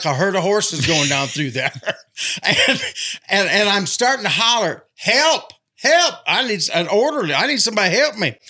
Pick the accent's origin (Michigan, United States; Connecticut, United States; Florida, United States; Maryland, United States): Michigan, United States; Well, I was from out of town, and I was not familiar. I'm from Michigan, okay?